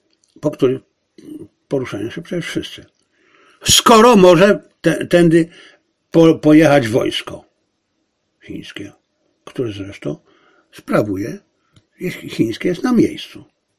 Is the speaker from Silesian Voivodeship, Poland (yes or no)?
yes; Zabrze, Silesian Voivodeship, Poland; ja, powtarzam, pochodzę ze Śląska, z Zabrza, w którym autochtonów po wojnie była minimalna ilość, to byli głównie górnicy.